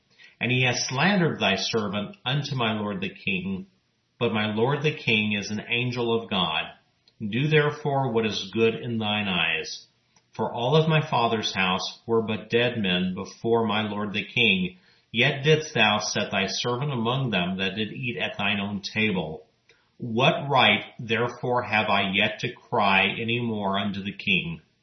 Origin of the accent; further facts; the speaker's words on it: Texas, United States; especially in my home state of Texas, typically earning just beyond minimum wage.